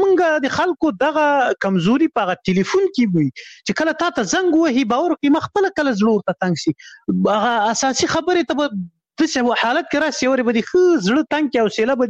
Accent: Shamshatu, Khyber Pakhtunkhwa, Pakistan; ما ماشومتوب په شمشتو کې تیر کړی. شمشتو مهاجرینو کمپوس

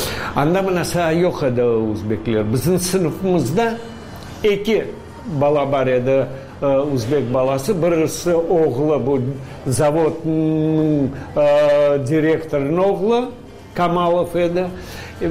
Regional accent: Samarkand, Samarqand Region, Uzbekistan; born there; Tug'ilganman Samarqandda. Да, мне было 12 лет, когда мы...

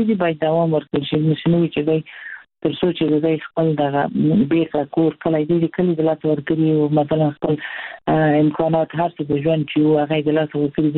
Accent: Herat, Afghanistan; د هرات ښار نه ډېر موږ د هرات یو فرهنګي ښار دی

